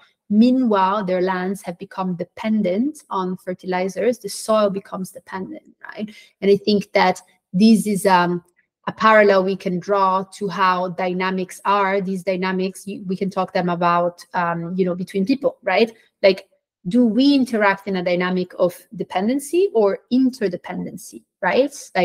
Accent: Switzerland; I grew up in Switzerland. I'm Swiss Brazilian

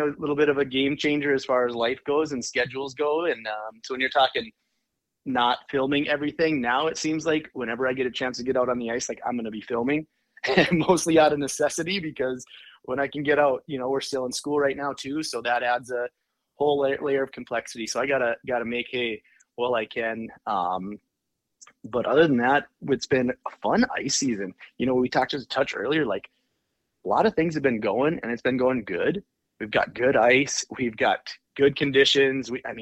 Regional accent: Roseau, Minnesota, United States; obviously, I grew up in Roseau, so Lake of the Woods is kind of my home body of water.

